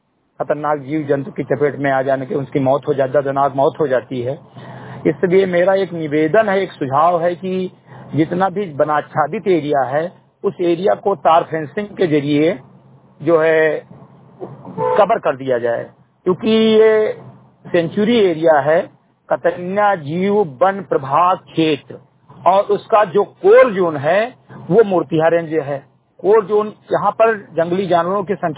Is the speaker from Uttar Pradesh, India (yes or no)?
yes; Bahraich, Uttar Pradesh, India; मैं एक सामाजिक कार्यकर्ता हूं, ग्राम सभा सेमरीघट्टी विकासखंड मेंटुरवा जनपद बहराइच का रहने वाला हूं।